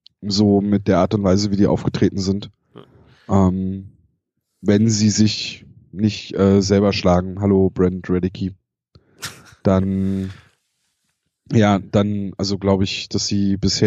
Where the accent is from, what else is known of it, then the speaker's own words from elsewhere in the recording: Berlin, Germany; ich darf als Berliner ja nicht so